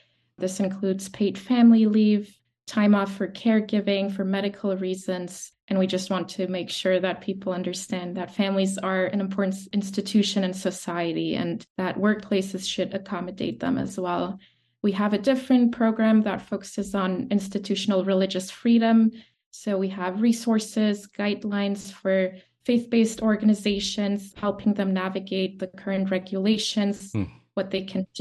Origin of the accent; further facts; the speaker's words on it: Turkey; English is a second language; now in United States; Growing up in Turkey, I realized how Christians didn't really have a voice in politics.